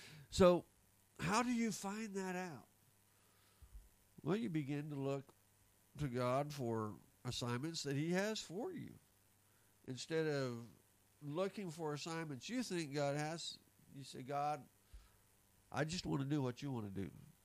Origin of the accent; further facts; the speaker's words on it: Hatch, New Mexico, United States; I grew up in Hatch, New Mexico. We're known for chili, chili capital of the world.